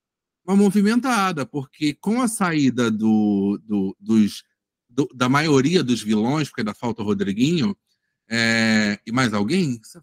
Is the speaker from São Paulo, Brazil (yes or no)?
no; Rio de Janeiro, Brazil; now in Niterói, Brazil; eu sou carioca que vim pra Niterói.